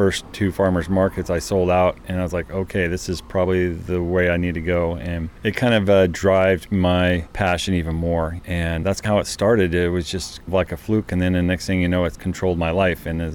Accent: Las Vegas, Nevada, United States; So I was born in Las Vegas, and I lived there all my life. And my parents lived there all our lives as well.

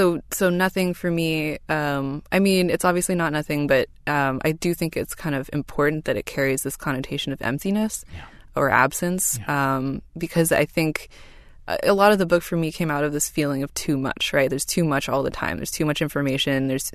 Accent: Cupertino, California, United States; it so happens that I have not moved very far from where I grew up. I grew up in Cupertino.

